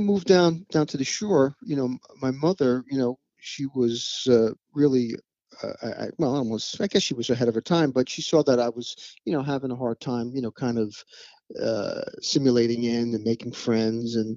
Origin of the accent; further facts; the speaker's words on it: Belmar, New Jersey, United States; I was born in Jersey City. My family, was originally from Jersey City. I was born at Christ Hospital, and we lived there until I was, I'd say nine. And then at that point, we moved to Belmar in Monmouth County, New Jersey.